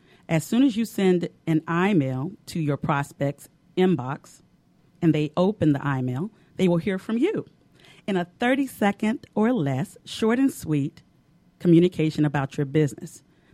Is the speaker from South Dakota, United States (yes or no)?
no; Alabama, United States; I'm originally from Alabama.